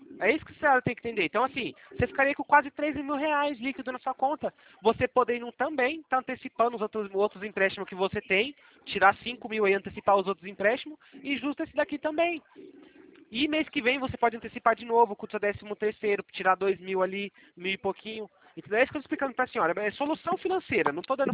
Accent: São Paulo, Brazil; Eu sou de São Paulo.

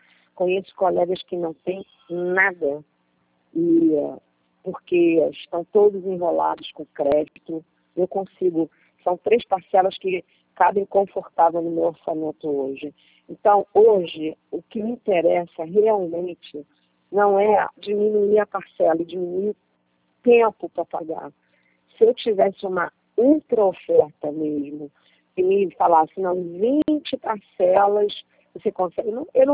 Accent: Rio de Janeiro, Brazil; Eu estou em São Paulo. Eu sou do Rio, mas eu estou na pandemia em São Paulo

